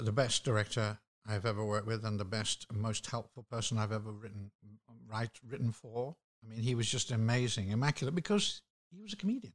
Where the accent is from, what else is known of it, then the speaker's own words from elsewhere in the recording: England, United Kingdom; I didn't know Seuss very well because I grew up in England, obviously.